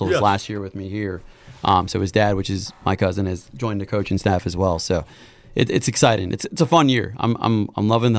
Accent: Wauseon, Ohio, United States; Wauseon, not too far from here at all.

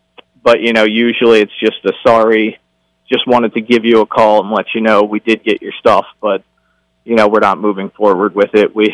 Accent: Philadelphia, Pennsylvania, United States; You know, I spoke with one individual with the Philadelphia Eagles, you know, my hometown team.

